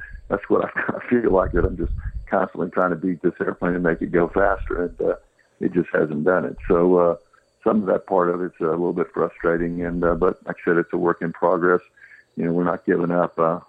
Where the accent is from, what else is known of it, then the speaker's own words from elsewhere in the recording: Texas, United States; born there; I was born in Texas, so yeah, I'm excited about the Dallas-Fort Worth race.